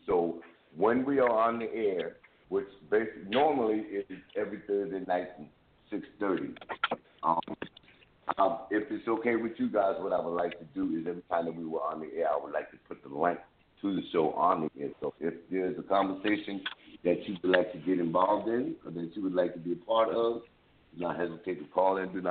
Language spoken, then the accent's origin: English; Paterson, New Jersey, United States; I created a page on Facebook that basically is used in my hometown, which is Paterson, New Jersey.